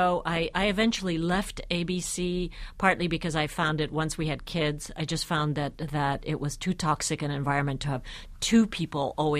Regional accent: Budapest, Hungary; moved away; And Paris was Europe, and Paris was only a couple of hours from my hometown of Budapest.

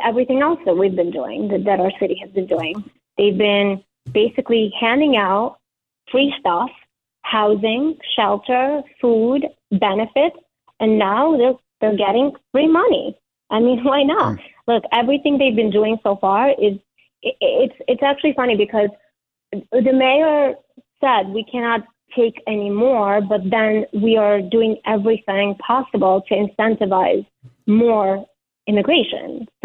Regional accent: Ukraine; English is a second language; now in United States; So like I mentioned, I'm from Ukraine.

